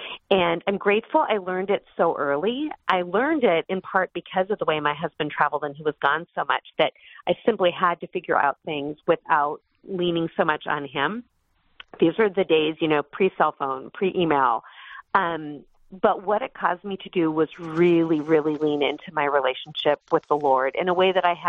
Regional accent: Duluth, Minnesota, United States; Well, I couldn't have grown up in a better place. Duluth was just an incredibly beautiful setting with all the four seasons and just a ton of stability.

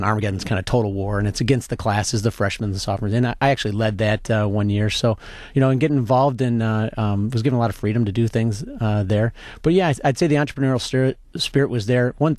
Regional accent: Northville, Michigan, United States; Yes, I grew up in the Detroit area. In fact, I grew up in Northville, Michigan, and went to Detroit Catholic Central High School.

